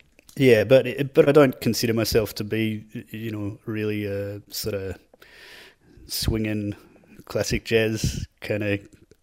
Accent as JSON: {"language": "English", "town": "Warrandyte", "region": "Victoria", "country": "Australia", "tie": "born or raised there", "said": "I grew up in Warrandyte, and there was this little quite secret swimming hole"}